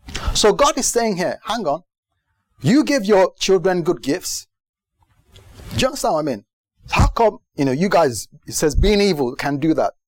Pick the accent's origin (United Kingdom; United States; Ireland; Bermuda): United Kingdom; England; I'm English, by the way, so I'm not, you know, taking the, you know.